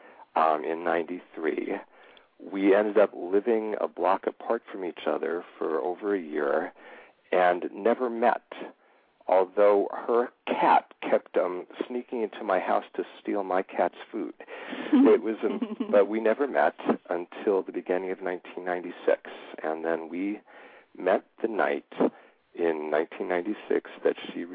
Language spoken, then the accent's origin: English; New Jersey, United States; also born or lived in Colorado / New York City; But I grew up in New Jersey, and before that in Colorado. And during the 70s, I lived in New York City.